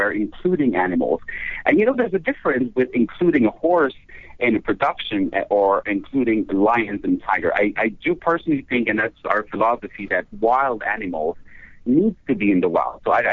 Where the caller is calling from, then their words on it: San Diego, California, United States; I'm calling you from San Diego, California.